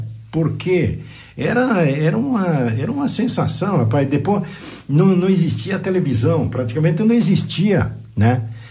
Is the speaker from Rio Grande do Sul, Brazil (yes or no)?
yes; Rio Grande do Sul, Brazil; now in Pinhalzinho, Brazil; Pessoal de Carazinho aqui, de Selado aqui, de Guaporé, de Casca, lá da minha terra, né?